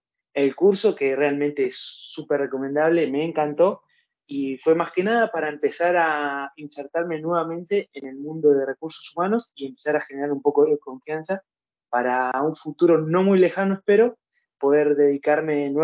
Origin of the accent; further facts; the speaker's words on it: San Carlos Centro, Santa Fe, Argentina; tengo 32 años, también soy como Mica de San Carlos Centro, Santa Fe